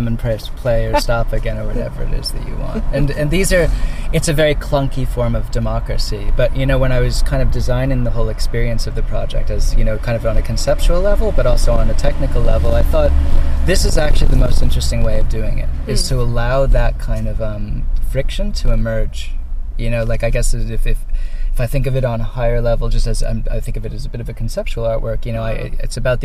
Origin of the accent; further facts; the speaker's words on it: Boston, Massachusetts, United States; I'm from Boston.